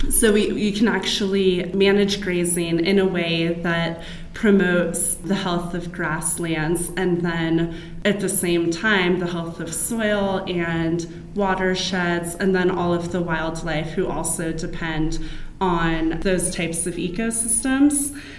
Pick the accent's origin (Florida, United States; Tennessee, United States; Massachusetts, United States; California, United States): California, United States; And my home state, California, is doing a lot of this work.